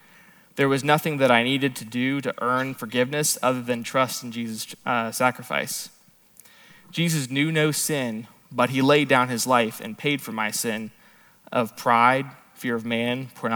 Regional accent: Canada; born there; I was born in Canada and grew up as a what we call an MK or a missionary kid. My parents were both missionaries, so naturally, my five siblings and I grew up in the church

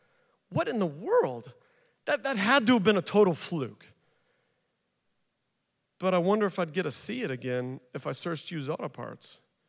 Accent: Missouri, United States; You might know them as pop snaps or whippersnappers where I grew up in Missouri.

